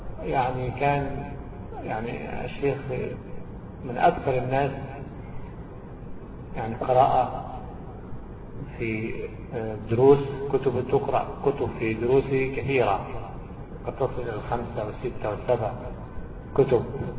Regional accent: Egypt; على اسم شبرا الذي عندنا في مصر،

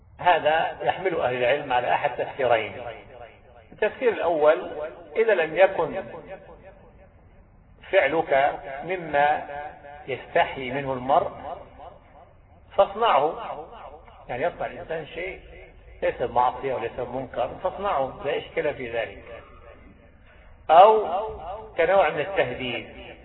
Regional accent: Egypt; احنا عندنا في مصر الدال، الذال في كثير من الكلمات ينطقونها دالا

